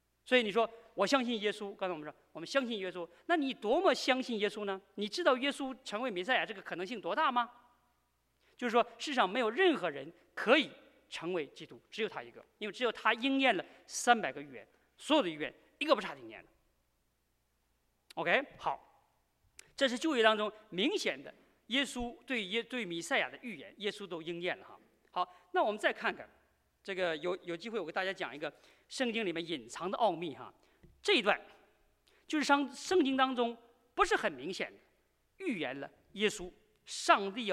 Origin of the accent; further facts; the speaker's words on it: China; 我们大陆哈，我是大陆人，所以比较大了解大陆。